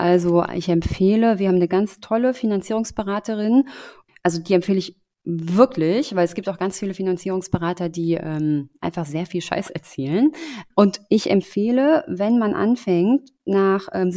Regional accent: Frankfurt, Hesse, Germany; Also ich bin aus Frankfurt und ich habe Wohnungen in Berlin, aber ich wohne zum Beispiel zur Miete.

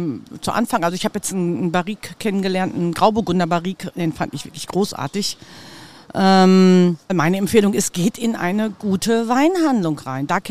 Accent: Hamm, North Rhine-Westphalia, Germany; Ich komme aus einer Weinfamilie. Bei uns zu Hause gab es kein Bier. Ich komme aus Hamm und meine Eltern waren immer an der Mosel

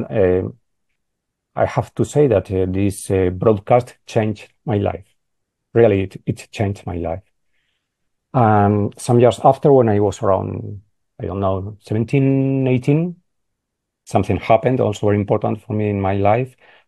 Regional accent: Valladolid, Castile and León, Spain; English is a second language; I was living in my hometown where I was born, in Valladolid.

